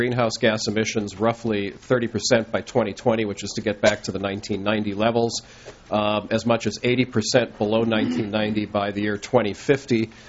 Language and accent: English; Wisconsin, United States; now in Santa Monica, United States; But I'm glad to be back here in the Midwest. I'm from Wisconsin, so I can handle it.